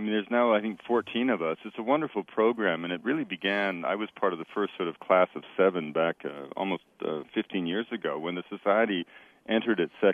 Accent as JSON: {"language": "English", "country": "Canada", "tie": "born or raised there", "said": "I grew up climbing mountains in Canada."}